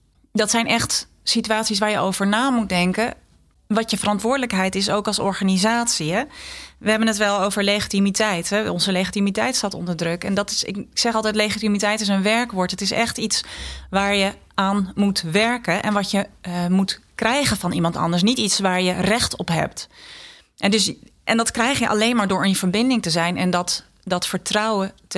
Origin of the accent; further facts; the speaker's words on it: Friesland, Netherlands; Waar ik opgegroeid ben in Friesland